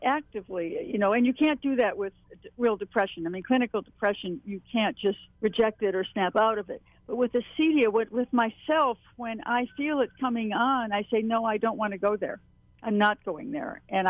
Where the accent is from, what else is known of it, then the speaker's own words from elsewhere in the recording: Hawaii, United States; I grew up in Hawaii